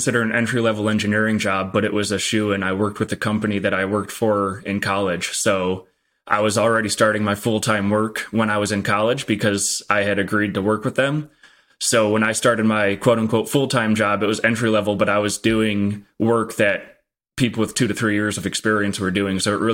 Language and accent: English; Midwest, United States; It's values that I grew up in the Midwest have very what I would consider the stereotypical Midwest parents, where they live simple lives and they value what they value.